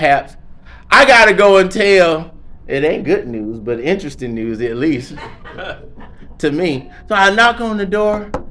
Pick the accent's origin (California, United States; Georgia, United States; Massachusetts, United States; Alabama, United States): Georgia, United States; Augusta; You know, my hometown is actually Augusta, Georgia.